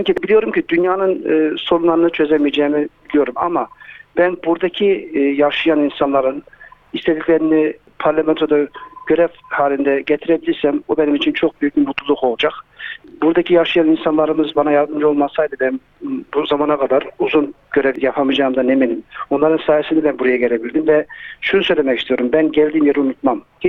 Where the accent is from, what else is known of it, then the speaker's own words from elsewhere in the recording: Moreland, Victoria, Australia; Ben bu bölgede doğdum. Bu bölgede okullarda mezun oldum ve bu bölgede öğretmenlik yaptım.